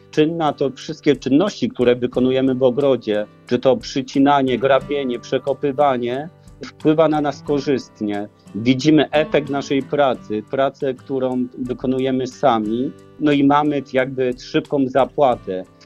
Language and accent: Polish; Tłoki Niewielkie, Greater Poland Voivodeship, Poland; Wychowałem się w Tłoki Niewielkiej koło Kalisza